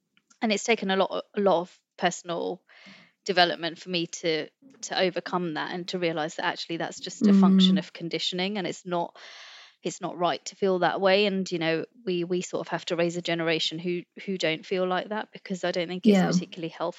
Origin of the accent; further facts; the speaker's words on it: India; I think as an Indian woman, that was just so difficult for me to even embrace or contemplate.